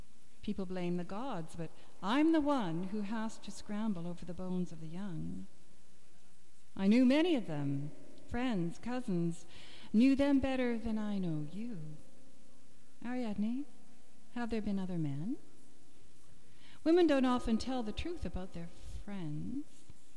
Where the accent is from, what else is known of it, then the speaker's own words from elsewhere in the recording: West Coast, United States; And you can tell I'm from the West Coast, as well as other things.